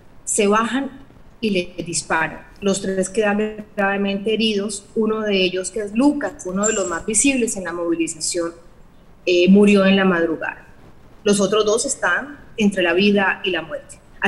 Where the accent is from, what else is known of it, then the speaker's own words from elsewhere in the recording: Colombia; no te lo digo como colombiana, sino como cualquier persona del mundo